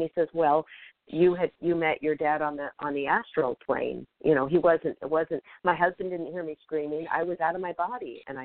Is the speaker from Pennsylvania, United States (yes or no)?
no; Seattle, Washington, United States; I grew up in Seattle, Washington, and like in the summer when it was hot or something